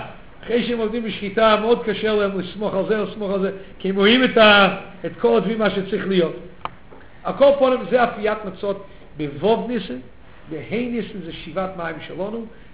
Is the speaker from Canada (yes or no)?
yes; Canada; also born or lived in United States; אני גדלתי בקנדה, גדלתי בקנדה ובאמריקה.